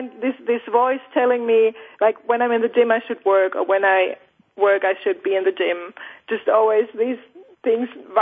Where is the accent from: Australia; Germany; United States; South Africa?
Germany; Cologne, North Rhine-Westphalia; I'm from Cologne